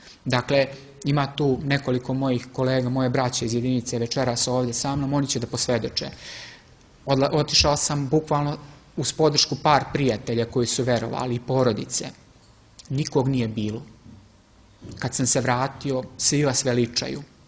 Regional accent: Serbia; born there; Ja sam privilegovan što sam rođen u pravoj veri, pravoslavnoj, i što sam rođen u Srbiji.

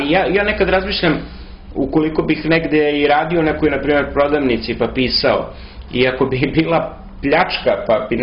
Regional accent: Belgrade, Serbia; Ja sam Beograđanin

